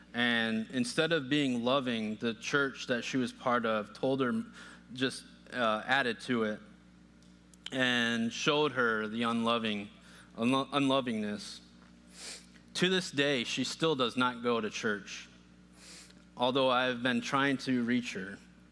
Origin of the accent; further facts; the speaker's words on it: New York, United States; So for example, I grew up Catholic in the Catholic Church in upstate New York.